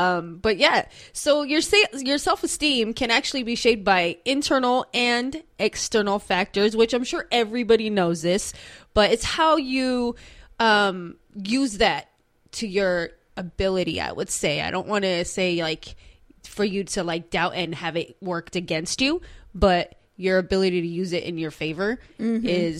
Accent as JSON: {"language": "English", "region": "Utah", "country": "United States", "tie": "born or raised there", "said": "I grew up in Utah"}